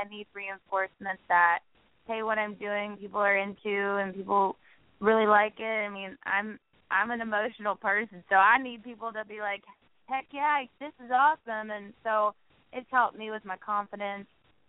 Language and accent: English; Williamsport, Pennsylvania, United States; it was in the special place that I grew up with in Williamsport. It was the Williamsport Community Arts Center.